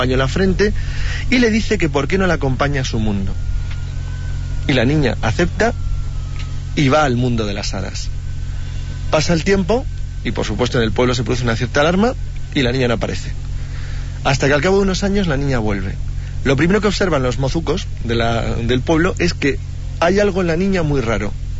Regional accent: Santander, Cantabria, Spain; Sí, bueno, yo en concreto soy de origen santanderino.

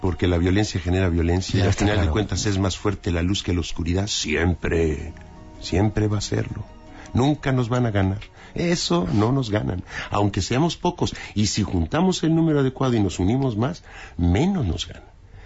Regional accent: Mexico; born there; Soy de origen italiano, nací en México.

